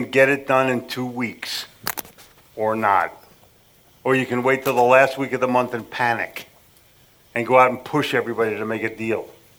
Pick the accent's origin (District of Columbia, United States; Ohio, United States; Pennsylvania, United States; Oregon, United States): Pennsylvania, United States; because I grew up in the Philadelphia metropolitan area and sold in New York City for years, the vernacular is unfiltered.